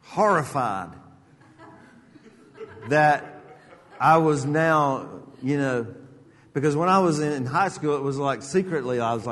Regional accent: Atlanta, Georgia, United States; And of course, then I grew up in Atlanta. I grew up in the 70s in Atlanta.

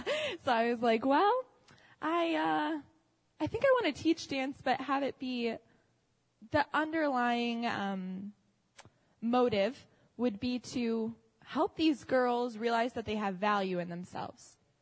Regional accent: United States; I thought going there like, oh, I'm American, but we're all kind of like one people.

